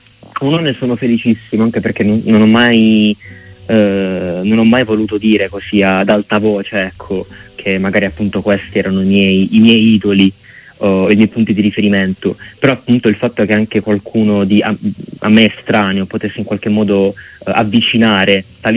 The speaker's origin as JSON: {"language": "Italian", "town": "Alberobello", "region": "Apulia", "country": "Italy", "tie": "born or raised there", "said": "sono tornato qui appunto ad Alberobello, nel mio paese natale"}